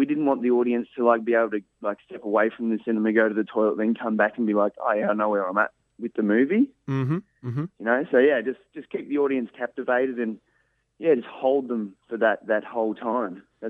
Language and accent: English; Kerang, Victoria, Australia; And we'll do it in Kerrang. I'm originally from Kerrang.